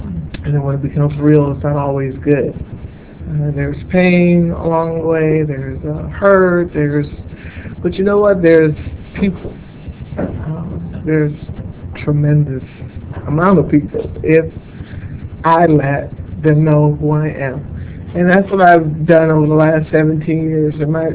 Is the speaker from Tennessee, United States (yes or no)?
no; Washington, District of Columbia, United States; moved away as an adult; now in Canyon Country, United States; I live in Canyon Country, and I'm from Washington, D.C.